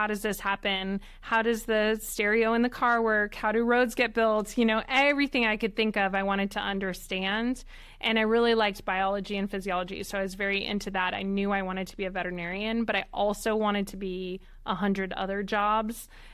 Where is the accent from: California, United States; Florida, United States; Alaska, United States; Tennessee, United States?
California, United States; I grew up in the Bay Area of California near San Francisco, and we just didn't have those resources available in my area.